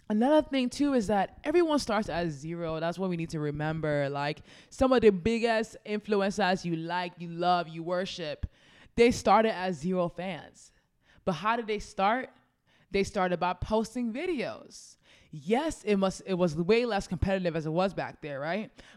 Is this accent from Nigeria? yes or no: yes; Nigeria; just to let you guys know, yeah, I'm Nigerian.